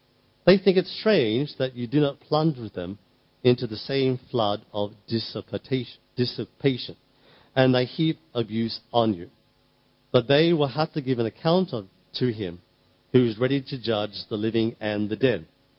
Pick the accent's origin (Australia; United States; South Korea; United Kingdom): Australia; I'm from Australia.